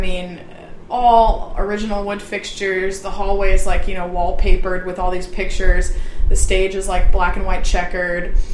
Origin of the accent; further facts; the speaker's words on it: Edwardsville, Illinois, United States; Well, I'm from Edwardsville. You know, basically, it's Edwardsville is the town I'm from.